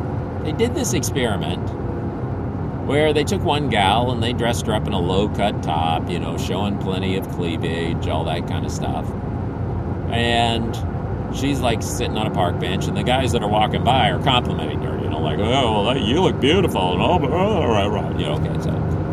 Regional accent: Philippines; Before I get into that, though, I should say that I grew up in the Philippines.

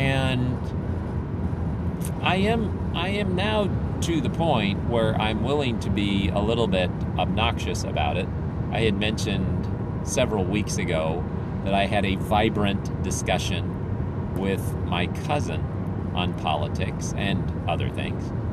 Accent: Philippines; So, growing up in the Philippines, I had a chance to watch this close up.

